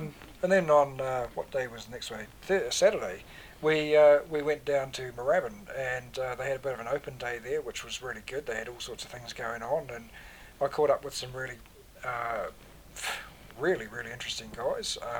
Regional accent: Cambridge, Waikato, New Zealand; I'd heard from many people, in New Zealand, including in Cambridge, my hometown, who saw that Lancaster fly over in June 1943

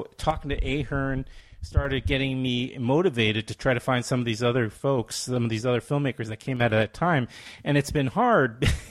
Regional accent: Queens, New York, United States; I was then living in Brooklyn, and because I grew up in Queens, but I moved to Brooklyn, my first apartment

